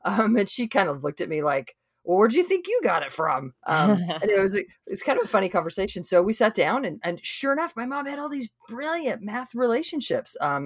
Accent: Idaho, United States; We live in Texas. I grew up in Idaho. My parents still live in Idaho.

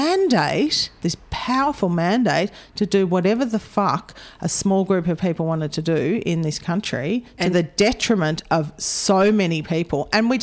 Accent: Australia; We don't have to be embarrassed saying we're Australian anymore.

